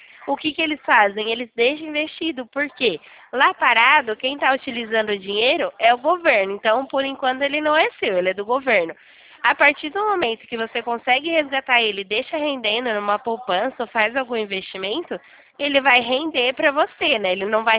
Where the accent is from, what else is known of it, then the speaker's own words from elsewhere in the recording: Nova Odessa, São Paulo, Brazil; Eu sou daqui da cidade de Nova Odessa, aqui próximo.